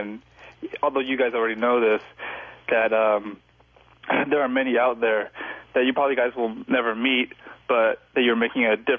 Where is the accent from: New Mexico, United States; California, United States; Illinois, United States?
California, United States; San Jose; And I'm going to be in San Jose. It's my hometown.